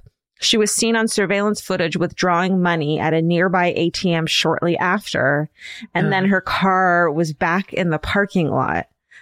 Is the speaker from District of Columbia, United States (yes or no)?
no; Boca Raton, Florida, United States; I grew up in Boca Raton, Florida, which is best known for being where your Jewish friends' grandparents live.